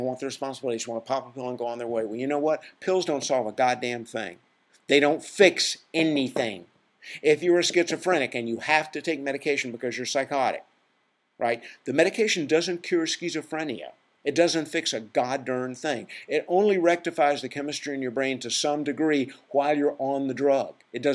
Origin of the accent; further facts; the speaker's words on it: the South, United States; And I'm from the South, so I can make fun of it, okay?